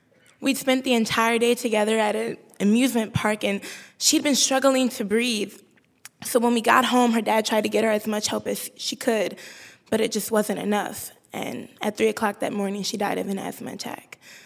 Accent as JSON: {"language": "English", "town": "Chicago", "region": "Illinois", "country": "United States", "said": "We don't have any trauma centers on the south side of Chicago where I'm from."}